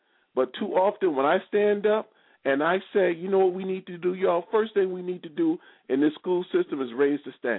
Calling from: Maryland, United States; I'm just telling you, I'm calling you from Maryland

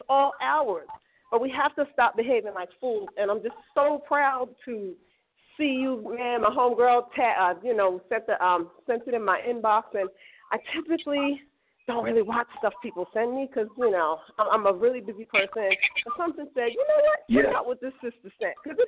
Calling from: Belize; Hey, my people, yes, I'm calling from Belize.

